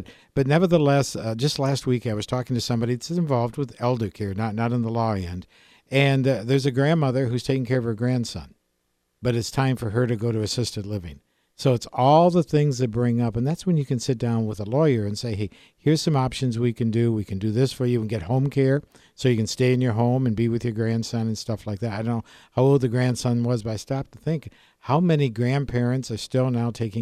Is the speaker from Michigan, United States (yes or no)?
yes; Ann Arbor, Michigan, United States; And I'm from Ann Arbor.